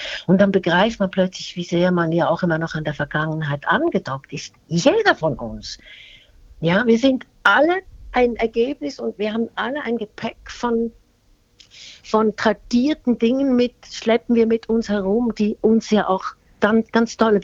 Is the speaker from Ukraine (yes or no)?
no; Switzerland; now in Germany; Ich bin ja auch ein Emigrantenkind. Ich bin ja heute, würde man sagen, ich bin Flüchtlingskind. Ja, ich bin in der Schweiz groß geworden aufgrund der damaligen Zustände in Deutschland.